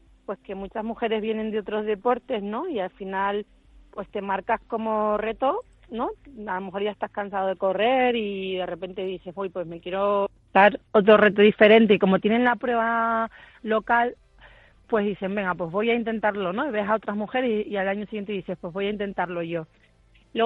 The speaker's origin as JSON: {"language": "Spanish", "region": "Canary Islands", "country": "Spain", "lives_now": "Vitoria, Spain", "said": "Porque es estar en casa, aunque soy canaria, pero llevo mucho tiempo viviendo en Vitoria."}